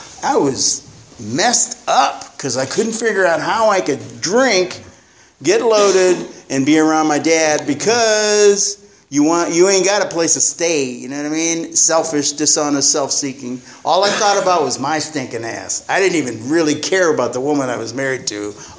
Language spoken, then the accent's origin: English; Phoenix, Arizona, United States; where we were raised in Phoenix in the 70s, my dad had Wally